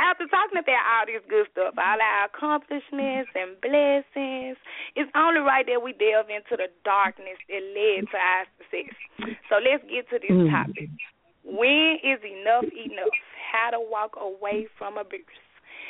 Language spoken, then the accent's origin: English; Memphis, Tennessee, United States; born there; in Memphis, Tennessee, and I'm a single mother of two beautiful children whom I adore.